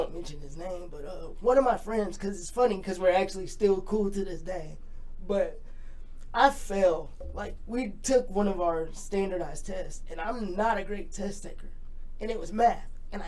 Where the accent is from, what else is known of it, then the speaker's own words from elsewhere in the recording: Alaska, United States; also born or lived in Seattle; Both my parents were stationed in Alaska. Like, they went from D.C. to Alaska, and then they ended up having me in Seattle